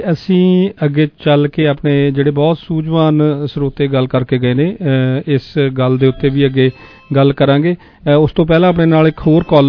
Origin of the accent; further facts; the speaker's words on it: Punjab, India; moved away; ਮੈਂ ਹੁਣ ਮੰਨ ਲਓ ਪੰਜਾਬ ਦੇ ਵਿੱਚ ਜੰਮਿਆ ਪਲਿਆ, ਬੜਾ ਹੋਇਆ, ਇੱਥੇ ਆਇਆ ਨੂੰ ਭਾਵੇਂ ਸਮਾਂ ਹੋ ਗਿਆ